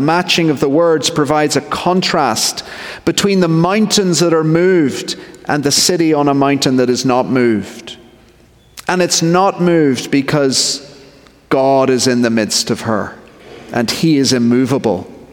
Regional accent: Belfast, Northern Ireland, United Kingdom; As I think you've worked out by now, I'm from Belfast, Northern Ireland.

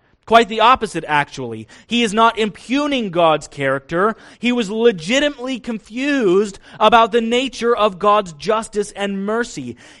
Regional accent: Kansas, United States; So I grew up in Kansas. It was easy to do this. I found a bridge out in the middle of nowhere where there were never any cars

